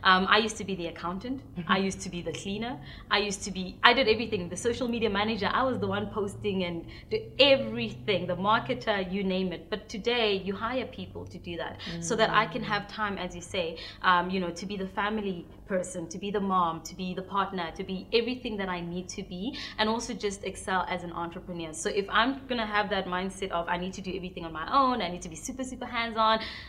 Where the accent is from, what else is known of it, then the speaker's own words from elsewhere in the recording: Pretoria, Gauteng, South Africa; also born or lived in Limpopo; I was born in Limpopo, in Lebakomu to be specific. Raised in Pretoria, went to school in Johannesburg, and currently based here with work and family.